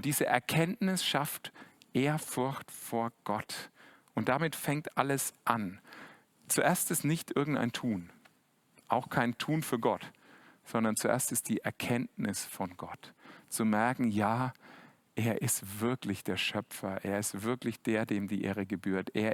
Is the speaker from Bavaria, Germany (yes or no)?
yes; Bavaria, Germany; Ich als Franke, man hört das ja immer wieder, denkt da sofort an Nürnberg.